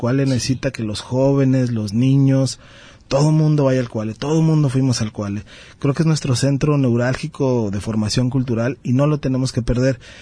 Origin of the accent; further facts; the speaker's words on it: Oaxaca, Mexico; Te lo digo como oaxaqueño, lleva, claro, mucho tiempo.